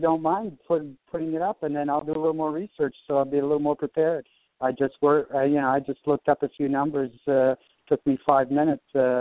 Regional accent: Canada; because I'm originally from Canada

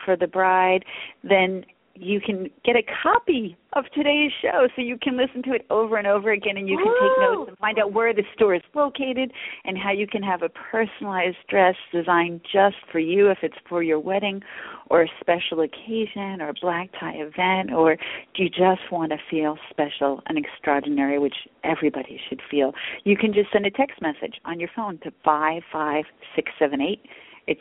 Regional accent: Atlantic City, New Jersey, United States; And there was a shop where I grew up in Atlantic City, New Jersey, that had a lot of one-of-a-kind dresses

